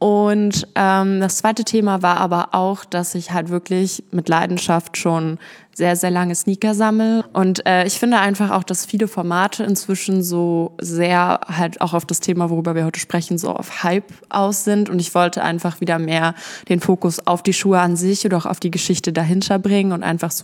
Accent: Berlin, Germany; now in Essen, Germany

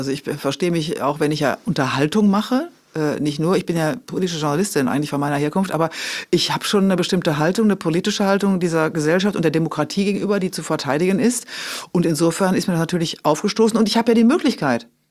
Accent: Rhineland, Germany; ich bin Rheinländerin, ich feiere lieber.

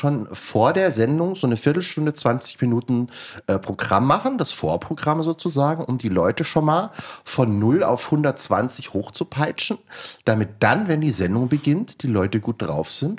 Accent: Bavaria, Germany; Und liebe Grüße nach Inntal, da wo ich herkomme.

